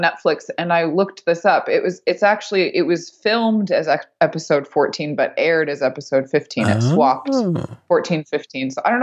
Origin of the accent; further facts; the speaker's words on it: Oregon, United States; Like I grew up not in Portland, kind of outside of Portland.